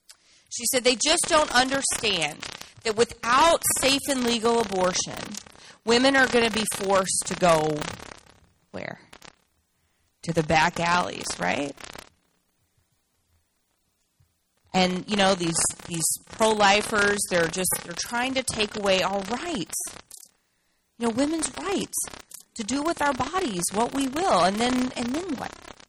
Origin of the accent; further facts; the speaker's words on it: Louisiana, United States; I grew up in South Louisiana. There wasn't an abortion clinic anywhere around us.